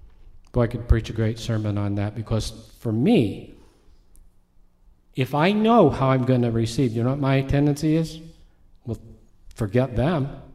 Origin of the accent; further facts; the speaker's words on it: West Coast, United States; But like a lot of people that I grew up with in the West Coast